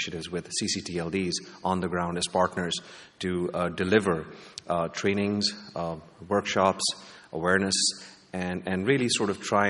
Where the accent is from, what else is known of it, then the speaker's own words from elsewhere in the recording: Pakistan; I come from Pakistan. I can tell you that there are a lot of things, like, you know, people are trying to block and filter the internet